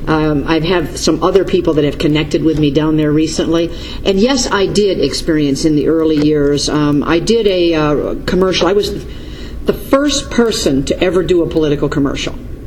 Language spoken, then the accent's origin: English; New York, United States; also born or lived in California; I grew up in New York State when it was number one, and I watched what came in because I'm older than I look. And so I watched it disintegrate, and then I lived in California when it went from number two to near the bottom.